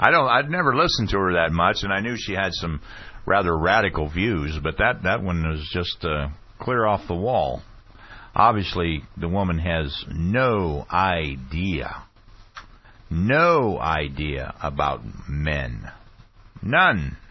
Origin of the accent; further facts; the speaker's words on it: United States; But really, as an American, I'm ashamed of that.